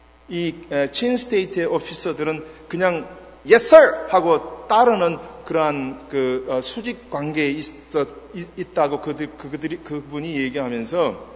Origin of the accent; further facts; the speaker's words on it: South Korea; 저는 한국 사람은 저 혼자고